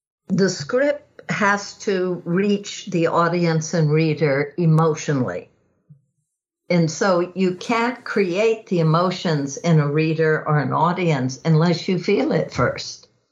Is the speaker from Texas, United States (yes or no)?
yes; Texas, United States; It was so growing up in Texas, where you are now.